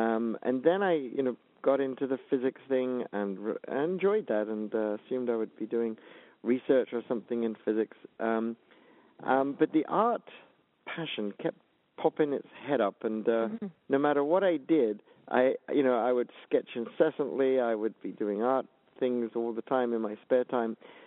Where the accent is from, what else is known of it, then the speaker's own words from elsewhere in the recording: United Kingdom; now in United States; I was here as a Brit working in California.